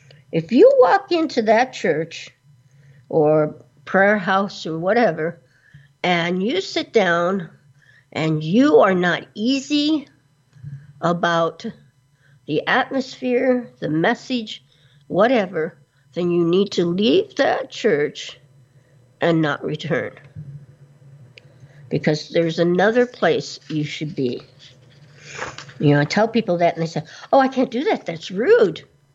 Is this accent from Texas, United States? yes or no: no; Detroit, Michigan, United States; born there; also born or lived in California / Florida; now in North Carolina, United States; You know, I was born in Detroit, lived in California for a zillion years, and I moved and lived in Florida when I was a kid. But I come back to North Carolina